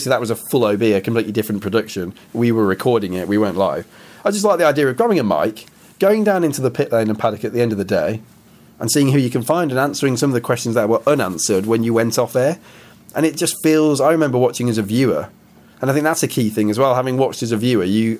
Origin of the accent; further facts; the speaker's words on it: West Midlands, United Kingdom; going back to when I was growing up in Warwickshire.